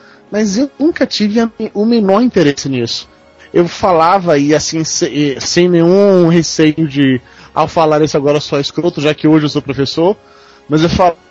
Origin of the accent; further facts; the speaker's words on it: Bahia, Brazil; moved away as an adult; also born or lived in São Paulo; voltei para a Bahia, mais especificamente para minha cidade natal, para Marlosa.